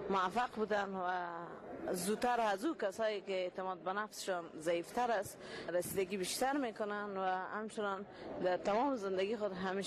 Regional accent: Kabul, Afghanistan; از کابل هستم و در هرات مؤسس مکتب خصوصی

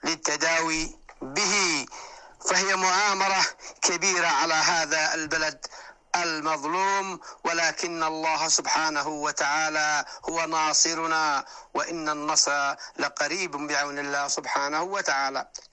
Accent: Yemen; على بلادنا اليمن

